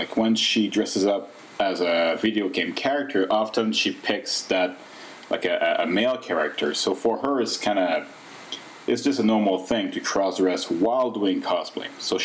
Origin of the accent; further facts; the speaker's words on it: Canada; first language French; English is a second language; So being Canadian, I learned French and English. My first language is French, second is English. When I was a kid, I learned some German, I learned some Arabic, but then I forgot all of that.